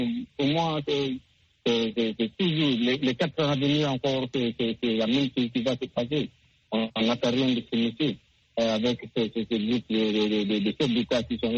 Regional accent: Guinea; Moi, personnellement, je suis de Guinée qu'on a créé

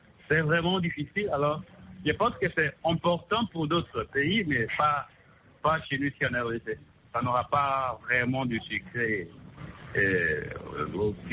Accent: DR Congo; ici, chez nous, en RDC

